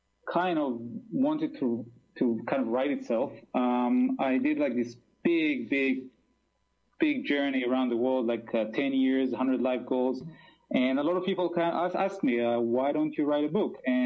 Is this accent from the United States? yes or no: no; Israel; Well, I'm from Israel